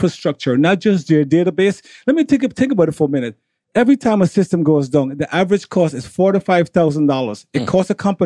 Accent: New York City, New York, United States; also born or lived in Suriname; I was raised in New York City.

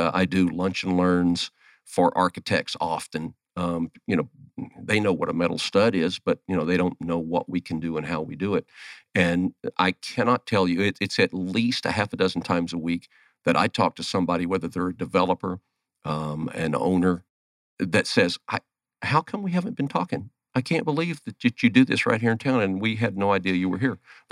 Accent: Texas, United States; also born or lived in Carlsbad, California; Born and raised, well, I was actually born in Carlsbad, California, lived most of my life in Texas. Met my wife, married my wife there, my first two children there.

